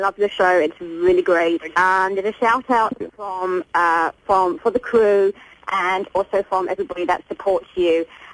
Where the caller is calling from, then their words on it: North Dakota, United States; Actually, North Dakota.